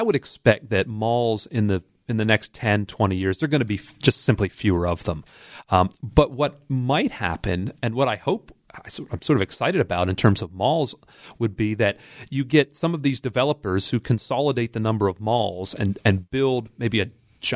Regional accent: Pennsylvania, United States; So I'm out in Beaver County, and I grew up out in Beaver County, and the mall out there isn't what it used to be.

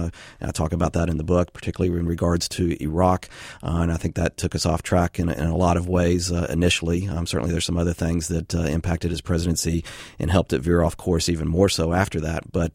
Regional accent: Austin, Texas, United States; now in Seattle, United States; I'm born and raised in Austin, Texas

